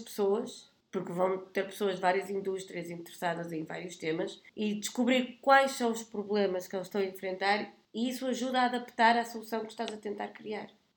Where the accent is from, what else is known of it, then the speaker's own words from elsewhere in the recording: Porto, Norte, Portugal; Cresci em Portugal, então obviamente identifico-me muito com a cultura portuguesa, mas fui educada por pai cabo-verdiano, mãe brasileira, portanto também me identifico com os dois. O meio entre cabo-verdiano e português.